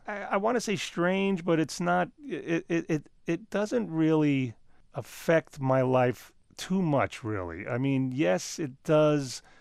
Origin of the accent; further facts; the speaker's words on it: New York, United States; I mean, I came from New York and moved here to do the show.